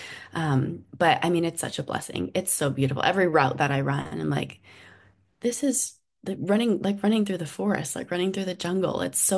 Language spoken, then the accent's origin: English; California, United States; if I was in my hometown in Northern California.